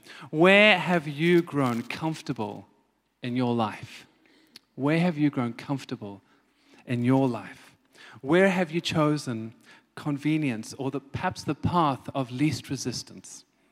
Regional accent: Somerset West, Western Cape, South Africa; accent: South African; now in United Kingdom; I'm South African, as you can hear from my accent. I'm a little town called Somerset West, just outside of Cape Town. But I flew over here about 14 years ago

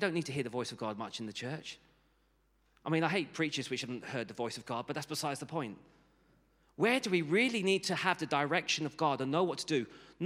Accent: Barnet, London, United Kingdom; born there; I was born in Barnet in a hospital there.

